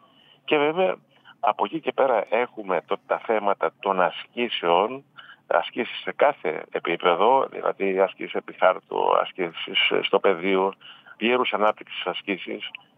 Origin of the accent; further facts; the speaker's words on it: Ampeliko, Thessaly, Greece; Εγώ θυμάμαι στο χωριό μου, στο Αμπελικό Καρδίτσα, μικρό παιδί, όλοι οι κάτοικοι του χωριού που ήταν γύρω στους 400 κατοίκους